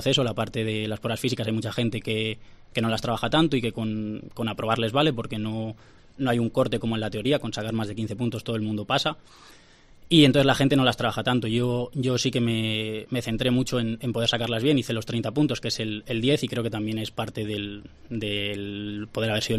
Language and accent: Spanish; Ávila, Castile and León, Spain; Yo soy de aquí de Ávila